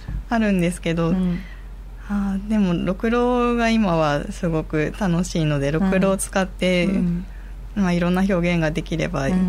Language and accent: Japanese; Hokkaido, Japan; now in Seto, Japan; は北海道出身になります